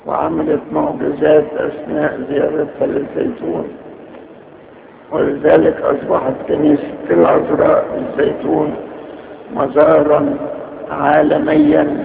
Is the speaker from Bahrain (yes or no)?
no; Egypt; ونبتهج ايضا انها زارت بلادنا مصر